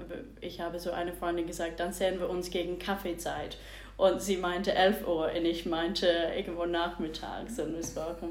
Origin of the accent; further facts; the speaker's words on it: England, United Kingdom; now in Steinfurt, Germany; ich komme aus England, komischerweise, und wohne seit 4 Jahren in Steinfurt, glaube ich.